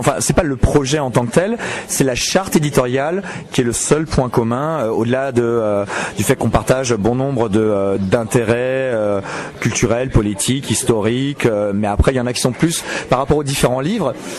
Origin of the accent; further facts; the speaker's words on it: Grand Est, France; now in Montpellier, France; Non, mais je suis alsacien à la base et j'ai pas l'accent non plus. J'ai l'accent d'un citoyen du monde quelque part.